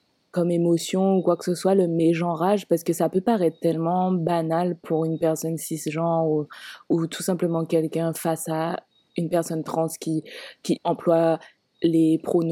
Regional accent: Guadeloupe; personnellement en tant que Guadeloupéenne

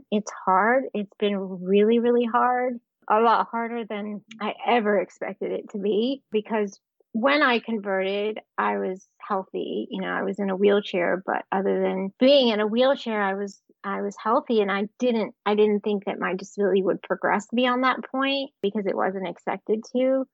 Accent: North Carolina, United States; And growing up in North Carolina, I honestly never heard a single anti-Semitic anything.

